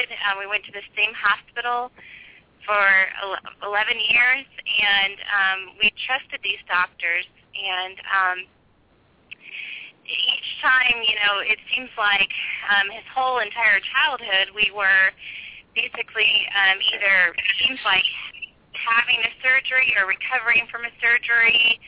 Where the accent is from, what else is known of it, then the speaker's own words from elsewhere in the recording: Kansas City, United States; now in Chicago, United States; Yes, we're from Kansas City, yes.